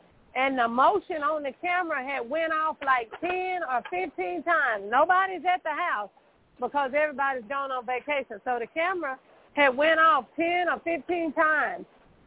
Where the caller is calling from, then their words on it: Texas, United States; Hello, Ms. Deborah. … from Texas.